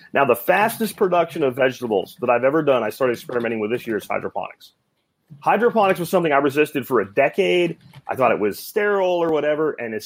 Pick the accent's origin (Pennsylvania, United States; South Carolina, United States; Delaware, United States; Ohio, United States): Pennsylvania, United States; Where I grew up in Pennsylvania, you could almost like just take the corn and throw it in a place, and then there would be corn.